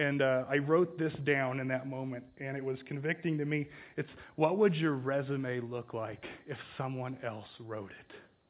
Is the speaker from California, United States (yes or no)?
yes; California, United States; I'm an ag guy. I grew up in the Central Valley where a ton of stuff grows, good things and bad.